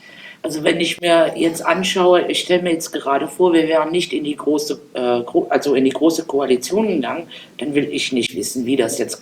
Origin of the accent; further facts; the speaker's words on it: Aachen, North Rhine-Westphalia, Germany; ich komme aus der Städteregion Aachen.